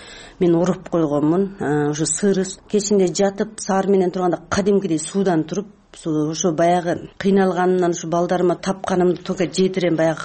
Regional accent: Tajikistan; now in Osh, Kyrgyzstan; Тажикстандан 89-жылы келгенмин. Ошо бойдон ушу жерде жашаймын. 2009-жылы жарандык алдым.

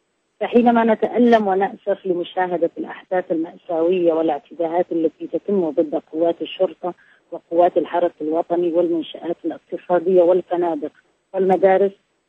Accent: Iraq; كوني عراقية مسيحية تألمت جدا لهذه الجرائم

